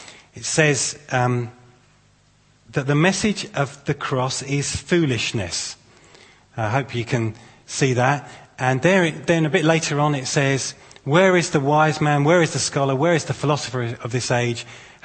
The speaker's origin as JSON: {"language": "English", "town": "Chichester", "region": "South East England", "country": "United Kingdom", "said": "Well, it's already been said that I'm from Chichester."}